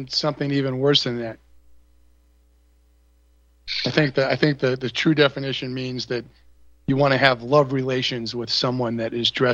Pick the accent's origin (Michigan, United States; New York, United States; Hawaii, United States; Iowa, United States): New York, United States; I remember growing up in New York